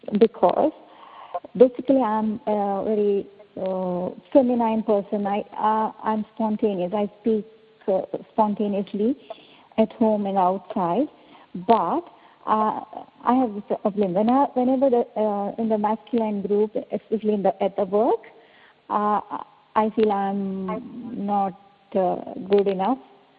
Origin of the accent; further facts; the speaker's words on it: Melbourne, Victoria, Australia; I am from Melbourne.